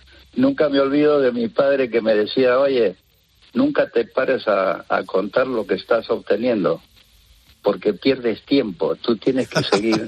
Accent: Peru; de pequeño nosotros en Perú, de muy pequeños, pues siempre estamos al pie del cañón en el sentido de hacer trabajos adecuados para la edad

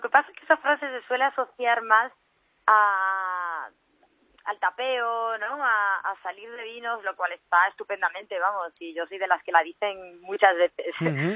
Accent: Galicia, Spain; yo soy gallega y siempre tiro mucho para la tierra

